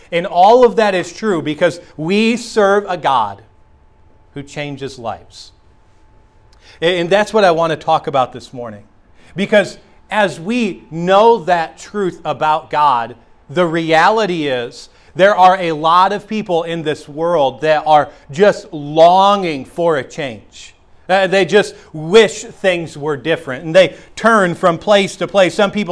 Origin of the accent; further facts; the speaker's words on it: the North, United States; now in Southern US; And I know I'm from the North and I'm in the South